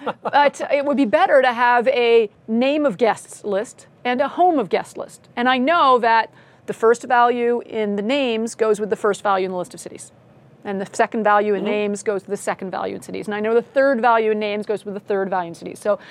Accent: Canada; I am a Canadian, I did go with kilometers

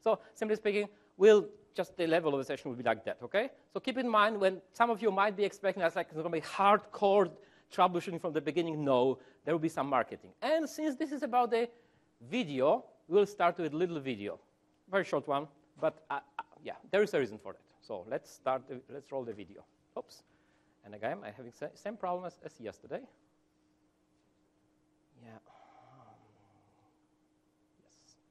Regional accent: Poland; I'm from Poland.

